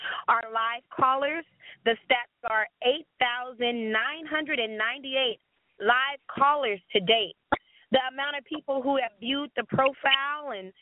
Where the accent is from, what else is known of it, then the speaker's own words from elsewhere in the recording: Stockton, California, United States; I'm from Stockton, California.